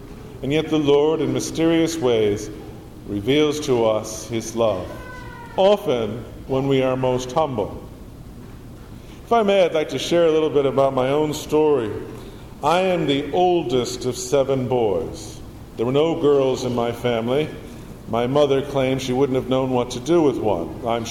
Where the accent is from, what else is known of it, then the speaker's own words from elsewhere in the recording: Connecticut, United States; I grew up in Connecticut, a place where I was to get, and did get indeed, a fine education.